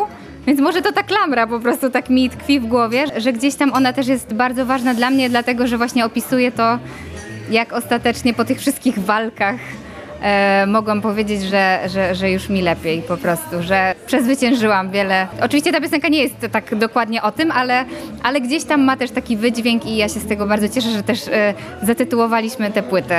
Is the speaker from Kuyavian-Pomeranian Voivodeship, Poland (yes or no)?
no; Mielec, Subcarpathian Voivodeship, Poland; pochodzę z Mielca, dokładnie. Moi rodzice teraz mieszkają pod Mielcem, na wsi